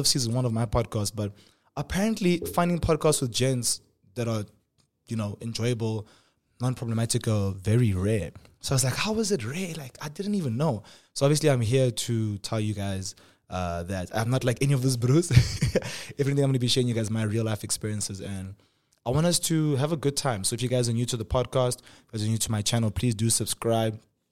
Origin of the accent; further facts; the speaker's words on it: Polokwane, Limpopo, South Africa; now in Johannesburg, South Africa; in 2010, around 2009, 2010, we moved to Johannesburg. And I come from Polokwane, which is a very, very, very small town.